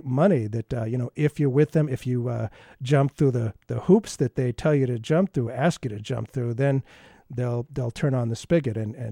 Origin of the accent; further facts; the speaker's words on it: United States; I'm not an Israeli. I'm an American.